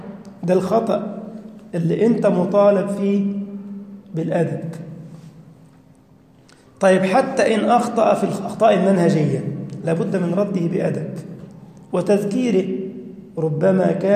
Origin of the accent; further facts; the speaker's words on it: Egypt; بل عندنا في مصر أتقن علماء الاعتقاد من الأزهر.